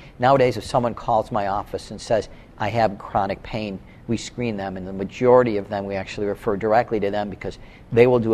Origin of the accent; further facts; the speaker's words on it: Chicago, Illinois, United States; This was in Chicago. I'm from, born and raised in Chicago. I live 5 blocks from my parents. Still do.